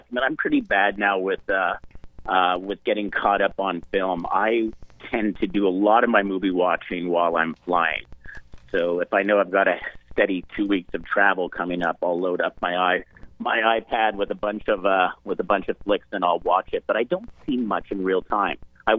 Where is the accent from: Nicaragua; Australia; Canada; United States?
Canada; accent: Canadian; Even with my Canadian accent, hopefully y'all got the house, H-O-U-S-E, not hoose